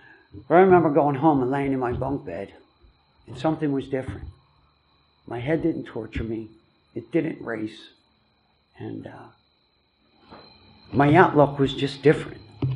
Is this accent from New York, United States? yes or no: no; Philadelphia, Pennsylvania, United States; I'm from Philadelphia. Don't hold that against me. You know, I was poor.